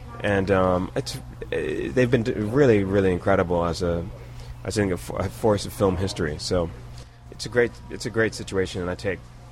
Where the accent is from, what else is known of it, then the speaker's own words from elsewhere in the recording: Washington, District of Columbia, United States; I grew up in Washington, D.C., mainly between DuPont Circle, which is where our family had a business, and up in an area called Shepherd Park, off of Rock Creek Park.